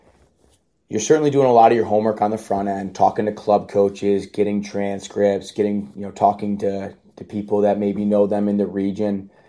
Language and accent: English; New York, United States; and I say that as a New Yorker.